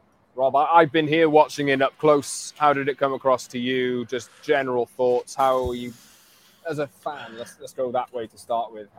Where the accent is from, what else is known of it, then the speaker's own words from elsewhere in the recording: Wembley, London, United Kingdom; from Wembley